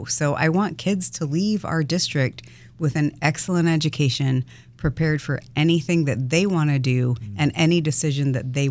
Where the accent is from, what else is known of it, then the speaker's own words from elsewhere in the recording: New Mexico, United States; He left South Carolina. That's why I grew up in New Mexico.